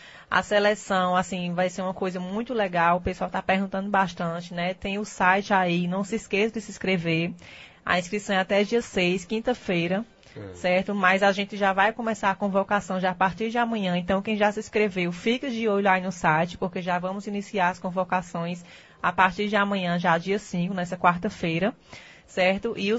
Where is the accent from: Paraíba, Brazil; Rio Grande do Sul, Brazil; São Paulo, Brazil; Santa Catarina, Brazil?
Paraíba, Brazil; Campina Grande; also born or lived in Iguatu; now in Afogados da Ingazeira, Brazil; sou de Campina Grande, Paraíba. Quando eu iniciei como gerente, fui transferida para a cidade do Iguatu, no Ceará, onde gerenciei por 2 anos e 2 meses.